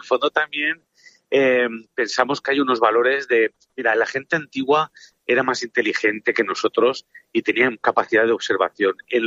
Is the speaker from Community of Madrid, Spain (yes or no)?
no; Alicante, Valencian Community, Spain; Porque ten en cuenta que yo soy de Alicante